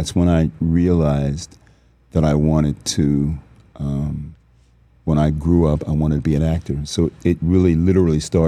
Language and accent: English; England, United Kingdom; born or raised there